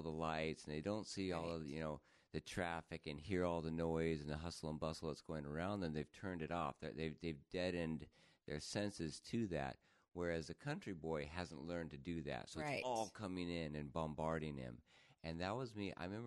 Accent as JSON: {"language": "English", "town": "Sandpoint", "region": "Idaho", "country": "United States", "tie": "born or raised there", "also_born_or_lived": "Salt Lake City, United States"}